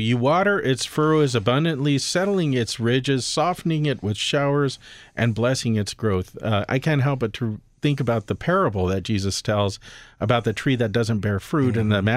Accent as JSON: {"language": "English", "region": "California", "country": "United States", "tie": "born or raised there", "said": "I grew up in Southern California. We always got our water from the Colorado River."}